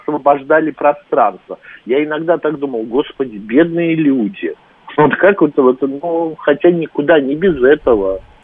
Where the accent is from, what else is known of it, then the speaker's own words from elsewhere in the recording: Moscow, Russia; мы москвичи.